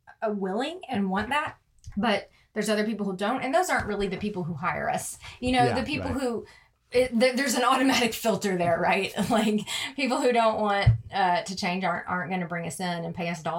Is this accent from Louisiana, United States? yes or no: yes; Louisiana, United States; And I grew up in Louisiana.